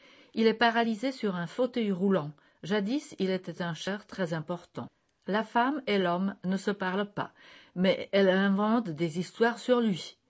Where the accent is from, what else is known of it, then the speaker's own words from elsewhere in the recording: Czechia; now in Basel, Switzerland; Je suis déjà chez moi à Bâle, on peut le dire comme ça. Je suis aussi chez moi en Tchéquie. À Bâle, j'ai mes enfants, mon mari, ma profession, nous y avons une maison.